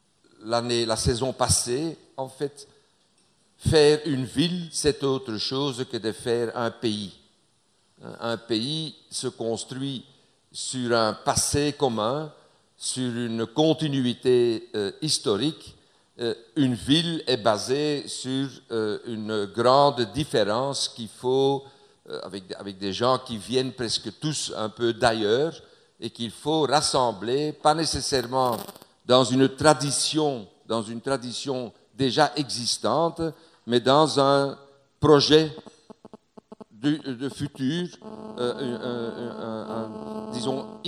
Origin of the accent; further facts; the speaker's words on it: Hauts-de-France, France; Vous allez devoir vous réhabituer à mon accent. Je viens du Nord, donc, hein, du Nord.